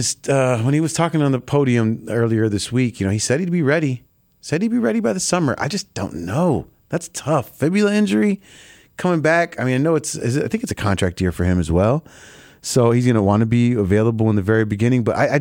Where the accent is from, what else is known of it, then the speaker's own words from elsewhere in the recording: Chicago, Illinois, United States; but it as a Chicagoan, it kind of feels silly when people are reading the text line and they're like, from 773, it's like, everybody's from 773.